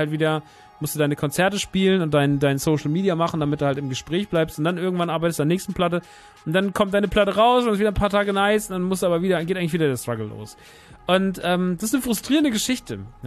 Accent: Rodgau, Hesse, Germany; Rottgau ist ja meine alte Heimat.

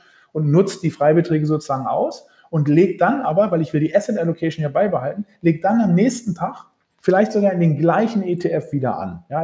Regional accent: Norderney, Lower Saxony, Germany; now in Berlin, Germany; obwohl ich in Berlin wohne, sogar in Berlin geboren bin, bin ich aufgewachsen auf Norderney, also auch voll im Sturm gelegen. Ja, meine Mutter ist Norderneyerin, genau.

